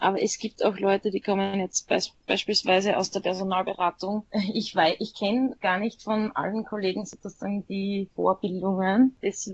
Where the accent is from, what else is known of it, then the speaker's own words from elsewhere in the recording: Styria, Austria; Ich bin aus der Steiermark und in Graz gibt es diese Richtung überhaupt nicht.